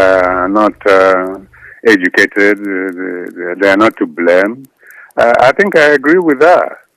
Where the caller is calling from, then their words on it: New Jersey, United States; I'm calling from New Jersey, United States.